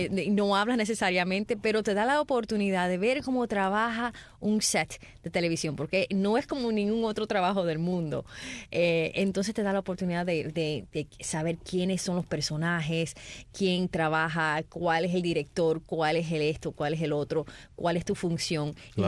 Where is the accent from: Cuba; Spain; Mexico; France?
Cuba; siendo cubano